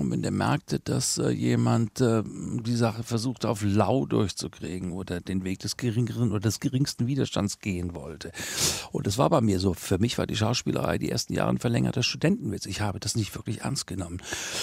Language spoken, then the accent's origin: German; Hesse, Germany; born there; Ich bin ja in Südhessen geboren.